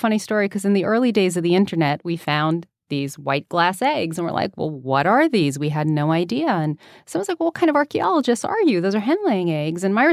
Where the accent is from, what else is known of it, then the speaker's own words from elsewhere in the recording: New York City, New York, United States; But kid from New York City, I had no frame of reference for that. You know, what's my frame of reference growing up in New York City?